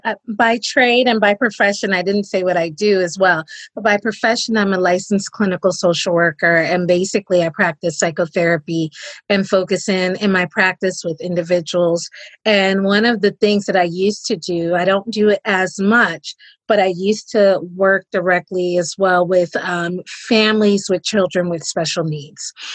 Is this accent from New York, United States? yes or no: yes; Brooklyn, New York, United States; And so, but yet and still, I rep Brooklyn, New York, no matter where I am, that's where I'm from.